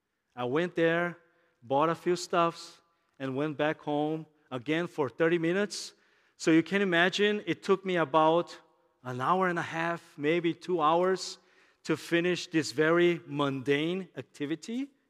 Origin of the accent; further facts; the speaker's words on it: Brazil; I'm from Brazil, as Pastor Jian said already.